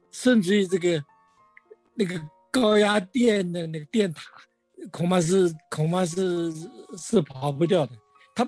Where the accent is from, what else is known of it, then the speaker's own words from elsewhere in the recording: Taiwan; 你们不了解台湾的，我是台湾出来的，我了解了。